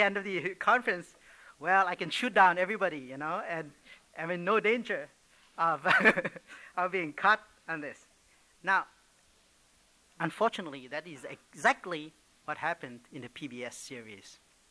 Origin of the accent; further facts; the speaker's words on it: Vietnam; Now, as you know, the Vietnamese, although we are from the East, we are not really well known for being philosophers.